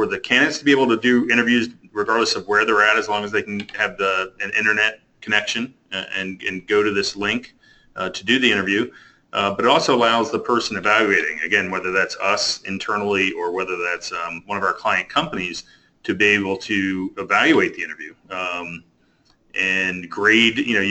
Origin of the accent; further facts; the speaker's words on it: Pennsylvania, United States; So I grew up in Pennsylvania. Went to Penn State University on a ROTC scholarship and was commissioned in the Marine Corps back in 1987 when I graduated Penn State.